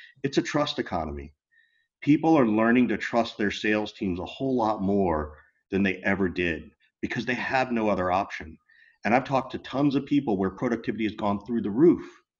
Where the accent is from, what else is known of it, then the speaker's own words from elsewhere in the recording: Macon, Georgia, United States; The cool thing, like I grew up in the South, I grew up in the deep South, Macon, Georgia.